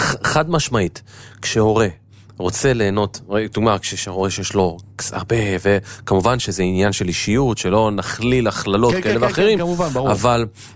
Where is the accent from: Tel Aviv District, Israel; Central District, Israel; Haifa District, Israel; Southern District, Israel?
Tel Aviv District, Israel; Tel Aviv; אני אמנם למדתי בממד בצפון תל אביב, גדלתי בדרום תל אביב.